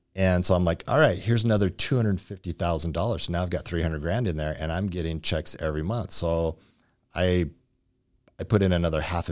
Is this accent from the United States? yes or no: yes; St. George, Utah, United States; I was born and raised here in St. George and I love dirt bikes, motorcycles, still passionate.